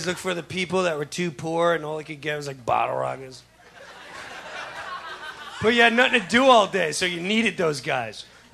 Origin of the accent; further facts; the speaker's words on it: Long Island, New York, United States; born or raised there